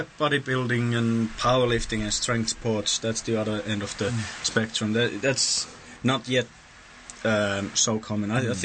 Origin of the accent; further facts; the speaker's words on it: Finland; No, I'm from Finland, but close enough.